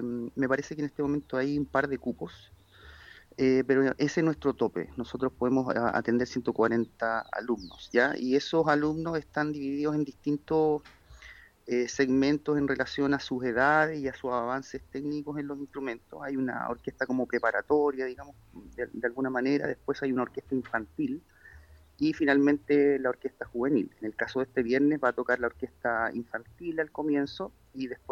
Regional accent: Viña del Mar, Valparaíso, Chile; yo soy viñamarino. Yo nací en Viña ya hace harto tiempo. Y desde niño en la casa de mi abuela, después en mi casa también. Después me fui un tiempo a Santiago y después cuando volví a estudiar aquí a la Universidad Católica del Paraíso

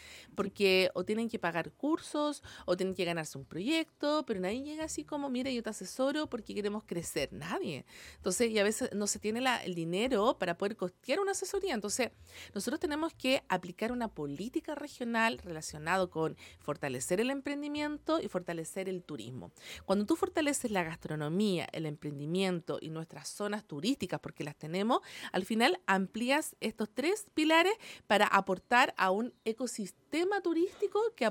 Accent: Valparaíso, Chile; nosotros somos la región de Chile, o sea, somos el corazón de Chile. La región, la quinta región es el corazón de Chile.

